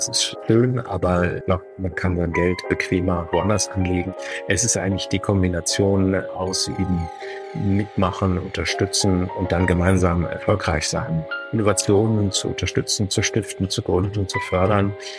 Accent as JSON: {"language": "German", "town": "Bonn", "region": "North Rhine-Westphalia", "country": "Germany", "said": "als Bonner geht man natürlich auch gern zu den Telekom Baskets"}